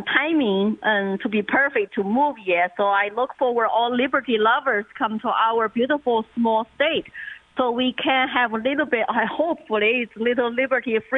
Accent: China; now in United States; I grew up in China.

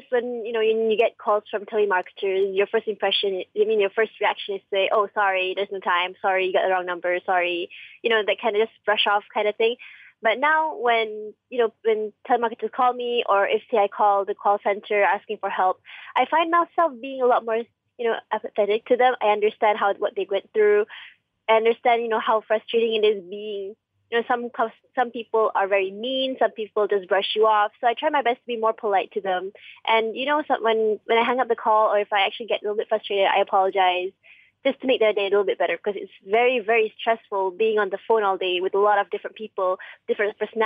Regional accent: Shah Alam, Selangor, Malaysia; And I am actually from Shah Alam, and I'm a full-time student.

